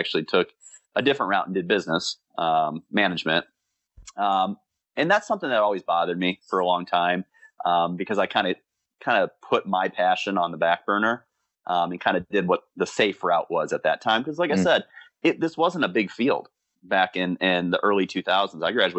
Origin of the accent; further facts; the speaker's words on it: Valparaiso, Indiana, United States; we grew up in Indiana, just kind of right over the border from Chicago in Valparaiso. So if any of your listeners are familiar with Valparaiso, Indiana, that's where I'm from.